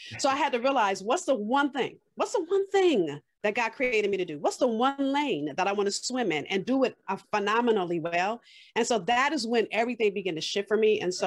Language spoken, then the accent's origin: English; Los Angeles, California, United States; So for me, again, I'm from South Central LA. So if you've seen Boys in the Hood, I grew up 10 blocks from that neighborhood.